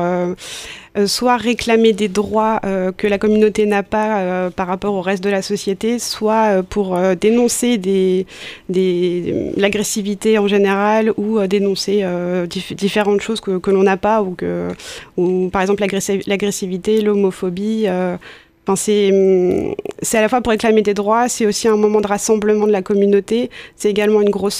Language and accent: French; Nancy, Grand Est, France; now in Tours, France; moi je viens de l'est de la France, de Nancy